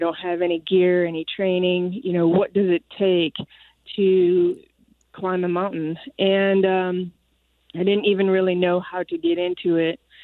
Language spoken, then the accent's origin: English; Iowa, United States; And they're like, "Oh … where are you from?" And I'm like, "Iowa." And they're like, "What?" and I'm like, no, it's really beautiful here.